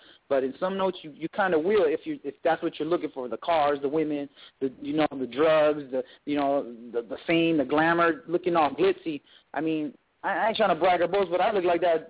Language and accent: English; Riverside, California, United States; I was born and raised in Riverside and the East Side.